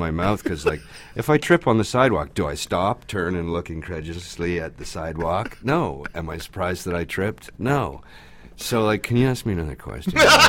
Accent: Canada; Yeah, I'm Canadian, but I haven't lived here. I've lived away for almost half of my life.

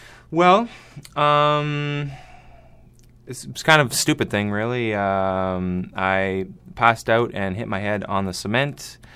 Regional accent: Montreal, Quebec, Canada; also born or lived in Ottawa; Well, actually, I'm from Montreal. I was born in Ottawa Hospital, actually. Spent most of my life in Quebec.

